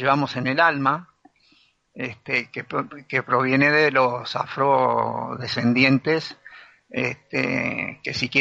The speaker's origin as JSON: {"language": "Spanish", "country": "Uruguay", "moved": "yes", "said": "yo soy uruguayo, muy uruguayo. Este, han notado, yo hace 10 años que estoy acá, y según dice mi señora, tú sigues con tus uruguayeses."}